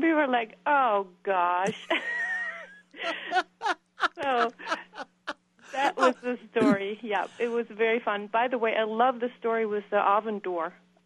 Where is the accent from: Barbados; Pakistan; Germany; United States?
Germany; And I'm from Germany.